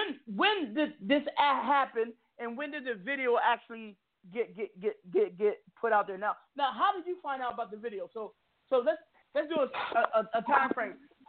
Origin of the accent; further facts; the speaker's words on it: Seattle, Washington, United States; I'm from the West Coast. I'm from a place called Seattle, Washington.